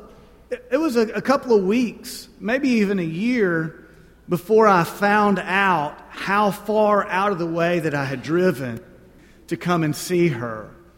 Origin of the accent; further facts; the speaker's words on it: Nashville, Tennessee, United States; And I'm from Nashville, and she grew up here in Columbus.